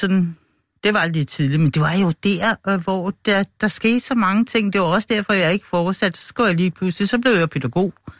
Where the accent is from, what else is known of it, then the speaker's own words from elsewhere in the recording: Søborg, Capital Region of Denmark, Denmark; accent: Copenhagen dialect; Ja. Eller ja, jeg er opvokset ude i Søborg.